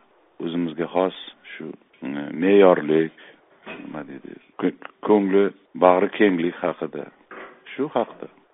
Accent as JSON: {"language": "Uzbek", "region": "Tashkent", "country": "Uzbekistan", "tie": "born or raised there", "said": "O'sha men Eski shaharda katta bo'lganman, Chuvalach ko'chasida"}